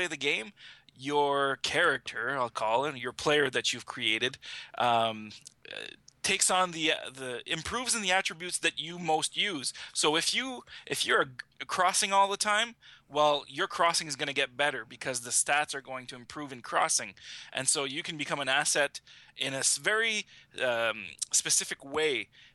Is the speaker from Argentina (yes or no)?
no; Canada; I'm Canadian.